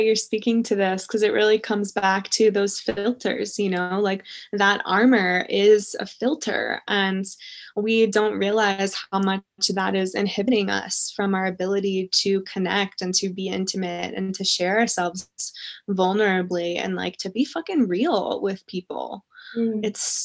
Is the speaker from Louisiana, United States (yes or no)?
yes; New Orleans, Louisiana, United States; Like, I grew up in New Orleans, and like, party culture is so interwoven into way of life.